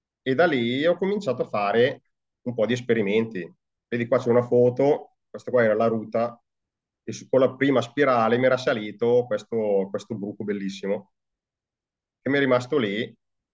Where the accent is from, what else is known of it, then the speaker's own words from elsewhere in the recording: Caravaggio, Lombardy, Italy; sono entrato a far parte di un gruppo qua del mio paese a Caravaggio